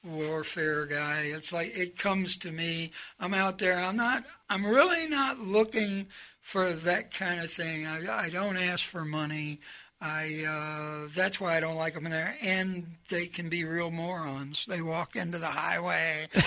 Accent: Florida, United States; In Vermont, outside of Bennington, and I'm from Florida, so I know about inclement weather.

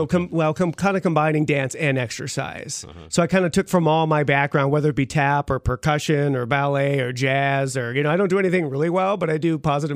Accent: Fargo, North Dakota, United States; I grew up here in Fargo, North Dakota, and I was a very unmotivated person and didn't really play sports

